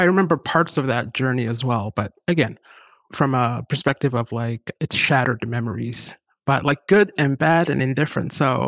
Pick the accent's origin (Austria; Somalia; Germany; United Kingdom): Somalia; Hargeisa, Woqooyi Galbeed; now in United States; I was born and raised in Hargeisa. And then, like everybody, we packed our bags during a number of difficult years, and I started our life in the U.S. So I am part of that early Somali community that came in the early 90s to the U.S.